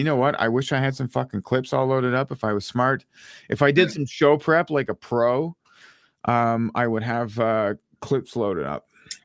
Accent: Ottawa, Ontario, Canada; because he's from Ottawa, right? My hometown.

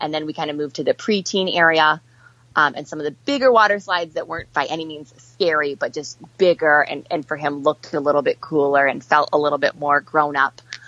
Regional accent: Midwest, United States; I mean, and we're from the Midwest, so like, you know, anything above 70 feels warm to us.

